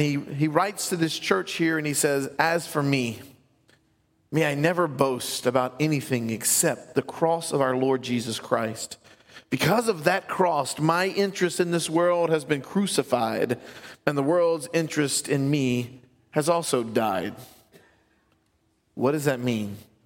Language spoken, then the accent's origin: English; Louisiana, United States; I'm from South Louisiana. I know. We don't use that.